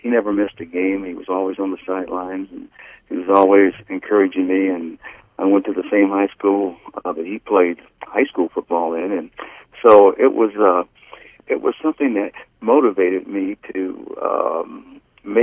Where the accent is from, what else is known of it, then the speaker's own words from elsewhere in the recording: Cincinnati, Ohio, United States; I grew up in Cincinnati, Ohio, with, I guess, not a whole lot of options in terms of what are we going to do in life